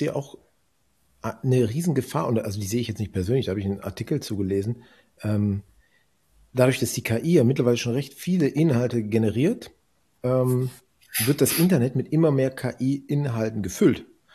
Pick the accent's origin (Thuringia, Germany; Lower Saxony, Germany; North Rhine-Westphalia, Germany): North Rhine-Westphalia, Germany; Düsseldorf; Ich kannte mich früher hier in meiner Heimat Düsseldorf mega gut aus.